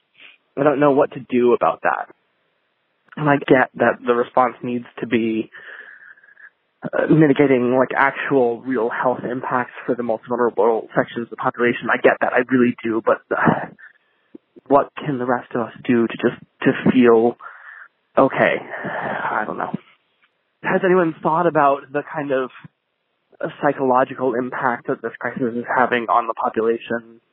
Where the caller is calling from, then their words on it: New York City, New York, United States; I'm calling from New York City.